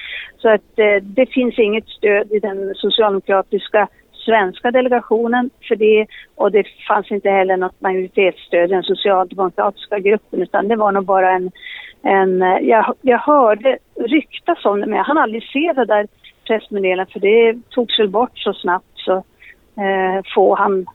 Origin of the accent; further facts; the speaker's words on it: Sweden; Men det är klart, som svensk ledamot så är man ju engagerad i alla frågor som är viktiga för vanligt folk hemma.